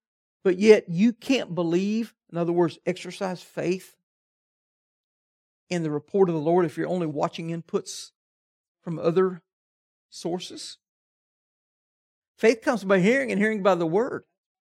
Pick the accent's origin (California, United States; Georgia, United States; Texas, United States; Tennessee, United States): Tennessee, United States; I'm from Tennessee, but God moved me to Kentucky, and even though I'm in the wrong state, I'm still content.